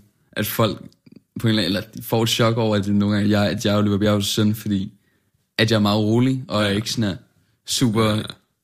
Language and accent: Danish; Copenhagen, Capital Region of Denmark, Denmark; born there; Jeg blev født her i Danmark på Rigshospitalet.